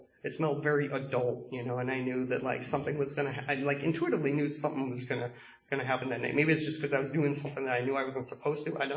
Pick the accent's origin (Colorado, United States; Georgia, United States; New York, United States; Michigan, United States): Colorado, United States; I'll just start at the beginning, I suppose. I grew up in Colorado.